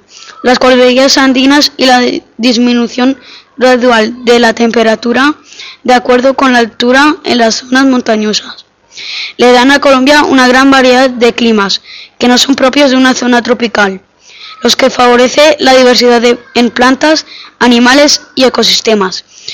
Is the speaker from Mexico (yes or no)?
no; Spain; born there; Aunque yo nací en España, mi familia procede de este país